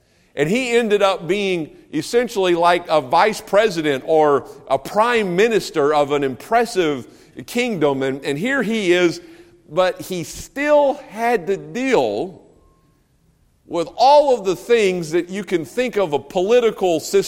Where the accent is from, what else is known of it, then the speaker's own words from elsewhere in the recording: United States; Now, I'm an American.